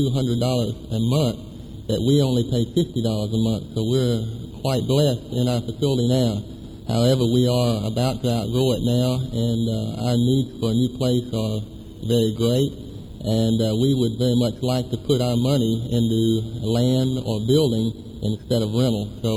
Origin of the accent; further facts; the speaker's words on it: Atlanta, Georgia, United States; from Atlanta, Georgia. Our church is Perimeter Presbyterian Church.